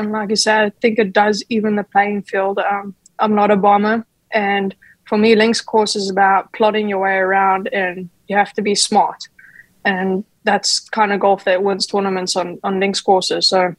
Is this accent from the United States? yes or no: no; Johannesburg, Gauteng, South Africa; I grew up in Johannesburg, and then we're at altitude, the ball goes forever